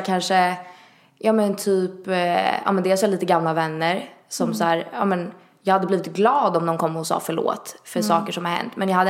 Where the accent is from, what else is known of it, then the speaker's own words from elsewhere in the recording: Italy; jag är italienare